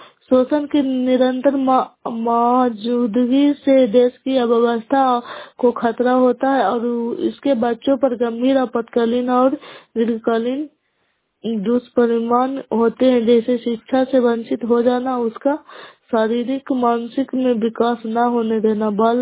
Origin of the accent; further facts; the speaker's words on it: Kala, Bihar, India; Nalanda नगरोसा block कला पंचायत की निवासी हूँ।